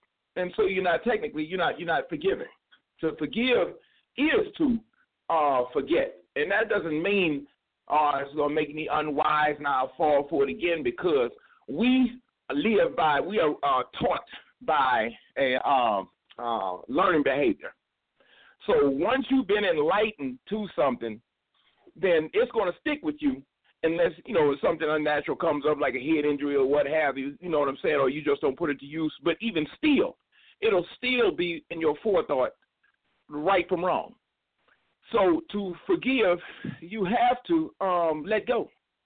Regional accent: Detroit, Michigan, United States; I'm from Detroit. I'm right now being in Detroit.

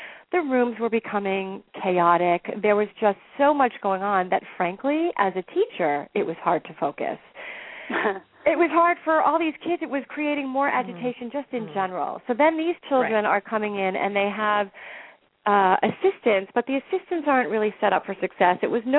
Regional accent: East Coast, United States; I was teaching on the East Coast. I'm from the East Coast, and I was working out of the country as a cruise director for quite some time

